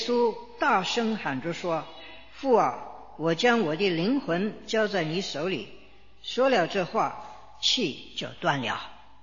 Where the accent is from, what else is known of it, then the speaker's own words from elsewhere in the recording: China; 我们中国人呢也没有人给他们上过这一门课